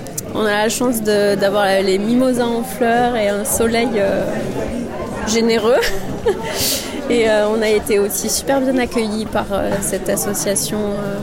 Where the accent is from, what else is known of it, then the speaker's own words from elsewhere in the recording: Perpignan, Occitanie, France; Moi, je suis originaire de Perpignan, en France.